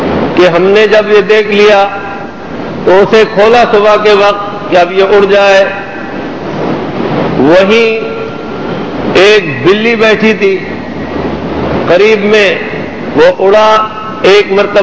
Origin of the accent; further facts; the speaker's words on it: Pakistan; میں نے بتایا میں پاکستان کا ہوں۔